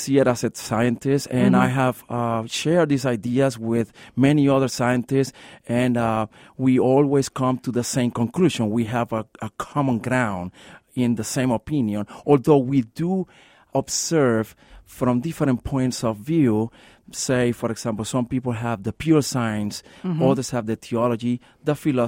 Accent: Puerto Rico; moved away as an adult; now in El Paso, United States; I'm from Puerto Rico, and I came to El Paso back in 1993

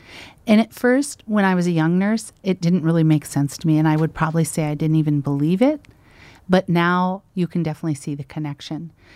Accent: South Dakota, United States; I'm from Cheyenne River Sioux Tribe.

